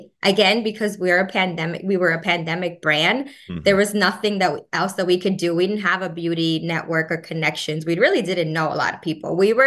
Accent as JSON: {"language": "English", "country": "Dominican Republic", "tie": "born or raised there", "said": "So we grew up in the Dominican Republic"}